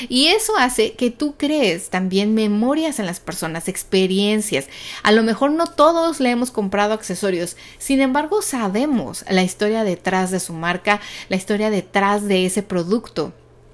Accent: Mexico; saben que soy mal hablada porque soy de México

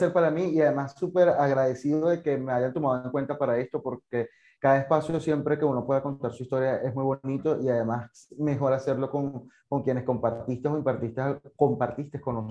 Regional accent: Barquisimeto, Lara, Venezuela; also born or lived in Turén; yo soy de Barquisimeto, allí desarrollé gran parte de mi vida, pues mi infancia y de donde yo soy realmente es de Turén, del estado Portuguesa.

